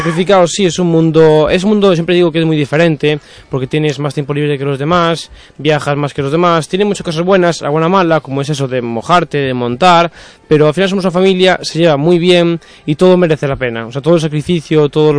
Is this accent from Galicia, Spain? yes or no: yes; Sarria, Galicia, Spain; Sí, soy de Lugo, de Sarria, específicamente.